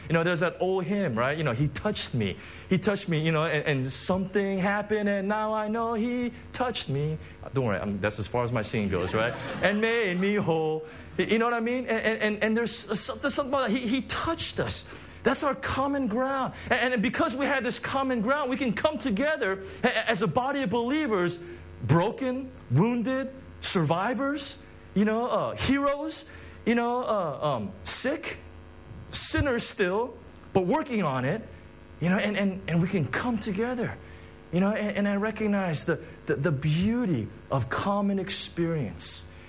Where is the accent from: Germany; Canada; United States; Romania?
United States; I'm from the States.